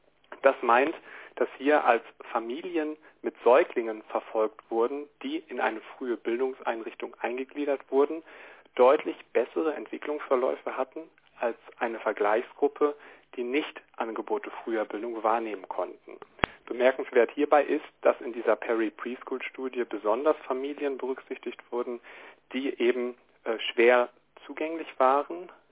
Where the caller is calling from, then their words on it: Bochum, North Rhine-Westphalia, Germany; Ich bin aus Bochum zugeschaltet.